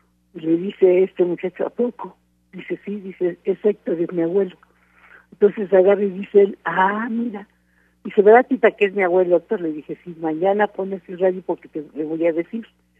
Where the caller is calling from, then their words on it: Tlalpan, Mexico City, Mexico; de acá de Tlalpan.